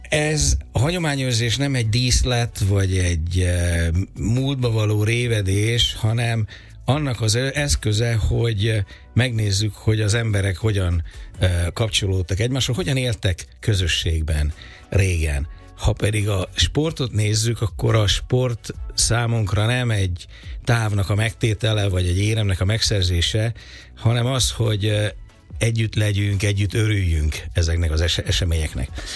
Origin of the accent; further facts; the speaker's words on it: Encs, Borsod-Abaúj-Zemplén, Hungary; Én Borsod megyében, Encsen, abba új járásban nőttem fel, és ott az Anyonosi erdő, illetve az Empléni hegyek voltak között